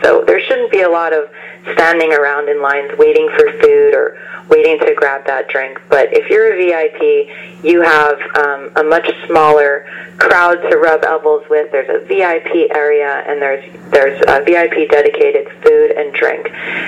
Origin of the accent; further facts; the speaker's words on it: Hawaii, United States; now in Palm Springs, United States; Well, I am born and raised in Hawaii, and I've worked for a few different museums on the West Coast.